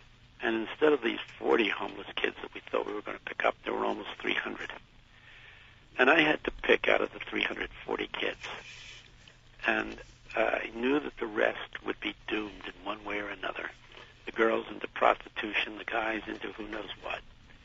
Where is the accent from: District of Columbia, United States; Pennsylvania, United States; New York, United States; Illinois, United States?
Pennsylvania, United States; Philadelphia; I'm in Philadelphia. I'm in my hometown.